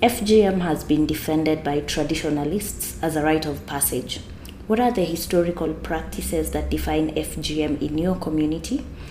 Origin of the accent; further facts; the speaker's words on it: Kenya; today we discuss the rites of passage in the African continent. As a Kenyan, one of my favorite classes during social studies lessons during basic education was the concept of rites of passage.